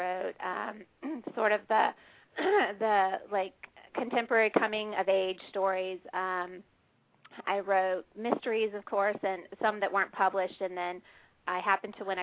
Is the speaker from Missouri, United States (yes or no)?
yes; Kansas City, Missouri, United States; born there; also born or lived in Midwest / Greenwich, Connecticut; I was born in Kansas City, Missouri, lived in many different places growing up.